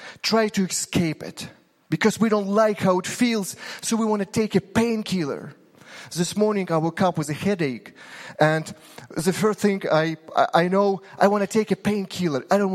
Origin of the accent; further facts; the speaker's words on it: Ukraine; Growing up in Ukraine, I had to be strong.